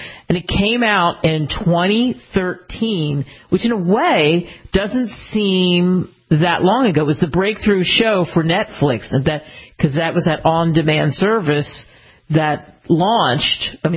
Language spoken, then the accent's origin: English; United States; why I love being an American and love having had the ability in my life to live in every single what I call quadrant of the United States